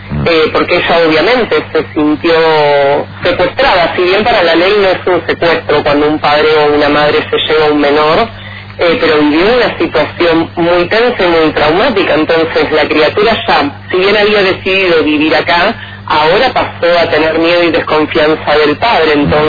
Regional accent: Lanús, Buenos Aires Province, Argentina; now in Oberá, Argentina; yo nací en Lanús Oeste, soy oriunda de Buenos Aires, pero bueno, hace 2 años y medio conocí Misiones, me enamoré de Oberá y me radiqué acá

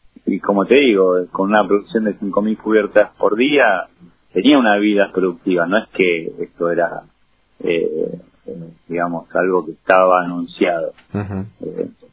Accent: Argentina; Nosotros somos producción nacional, somos Argentina, tenemos que tener nuestra industria.

